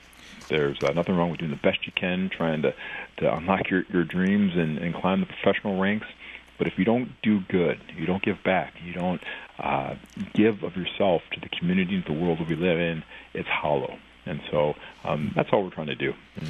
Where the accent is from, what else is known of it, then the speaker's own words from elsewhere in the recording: Birmingham, Michigan, United States; Growing up in Birmingham, Michigan, I was the only minority in my 400 kid school. My father's black, my mother's white, and so I was different.